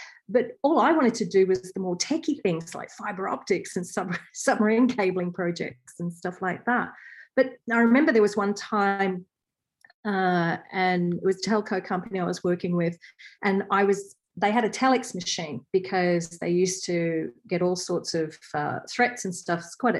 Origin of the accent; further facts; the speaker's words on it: Australia; now in France; I am an Aussie, born and bred.